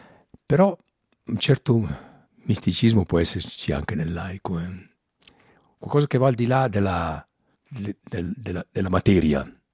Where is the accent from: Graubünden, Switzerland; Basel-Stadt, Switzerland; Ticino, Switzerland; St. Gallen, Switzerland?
Ticino, Switzerland; accent: Mendrisiotto dialect; nel dialetto mio dialetto, che è quello del Mendrisiotto